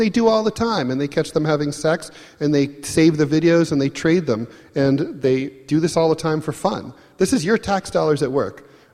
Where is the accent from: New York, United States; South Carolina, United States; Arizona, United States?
New York, United States; I'm a New Yorker, okay?